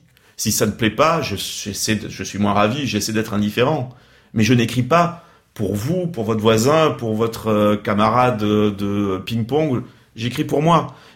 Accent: France; first language French; moi je suis d'origine espagnole par ma mère et italienne par mon père, mais je reste un compositeur français, parce que ma langue maternelle est le français et que donc mon oreille est française.

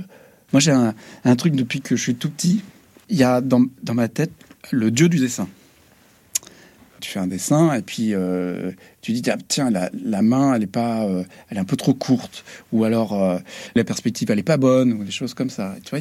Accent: Tours, Centre-Val de Loire, France; moi je viens de Tours, qui est dans la Touraine, qui est une ville un peu bourgeoise, qui est un peu, où c'est pas facile d'être en marge.

